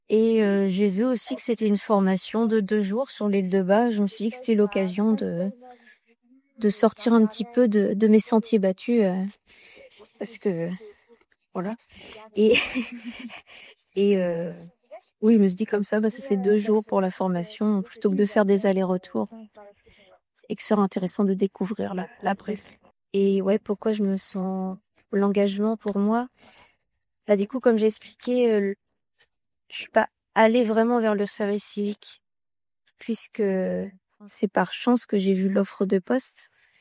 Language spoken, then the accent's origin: French; Gouesnou, Brittany, France; j'ai 25 ans et je viens de la ville de Gouesnou, à côté de Brest, dans le Finistère.